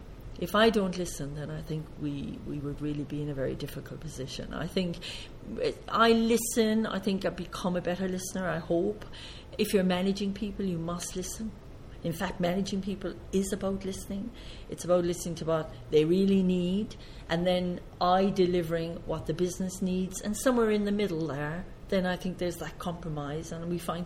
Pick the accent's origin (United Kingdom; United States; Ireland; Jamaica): Ireland; Munster; And I'm Irish, as you gather.